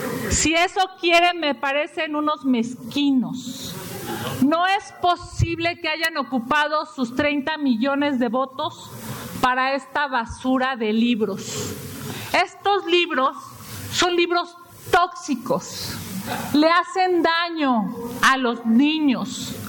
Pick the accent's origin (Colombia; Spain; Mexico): Mexico; reconocer a quien nos va a representar como mexicanos